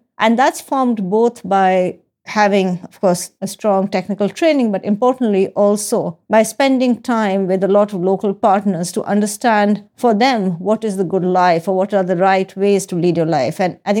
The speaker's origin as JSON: {"language": "English", "country": "India", "tie": "born or raised there", "moved": "yes", "said": "I grew up in India, so I was very much an insider"}